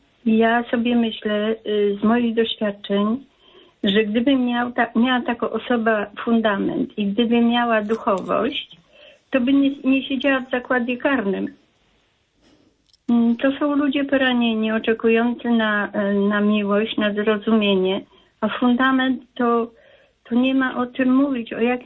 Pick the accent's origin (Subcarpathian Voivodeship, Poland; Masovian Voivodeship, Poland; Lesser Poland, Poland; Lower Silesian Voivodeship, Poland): Masovian Voivodeship, Poland; ja jestem z Mazowsza.